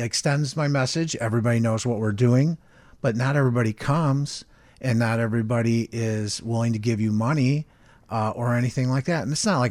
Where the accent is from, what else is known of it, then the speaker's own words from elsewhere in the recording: Chicago, Illinois, United States; now in Phoenix, United States; Northwest Side. I went to St. Cornelius Parish, Lane Tech. So